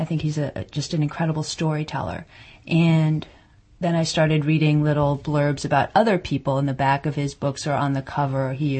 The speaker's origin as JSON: {"language": "English", "region": "California", "country": "United States", "also_born_or_lived": "New Jersey / Massachusetts", "lives_now": "St. Louis, United States", "said": "I'm originally from California, lived in New Jersey and Massachusetts, but we've been based in St. Louis for a long time."}